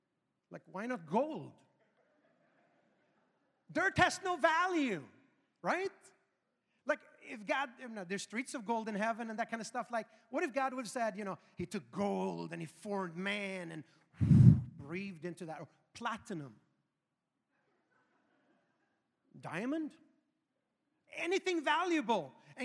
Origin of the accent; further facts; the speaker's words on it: Sweden; English is a second language; Preach it, white boy, was like 80%. I'm born and raised in Sweden, so yes, I can relate.